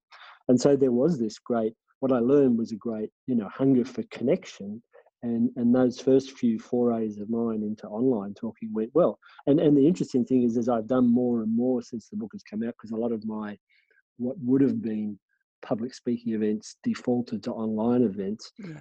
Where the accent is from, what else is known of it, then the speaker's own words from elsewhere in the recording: Australia; because I am an Aussie writing books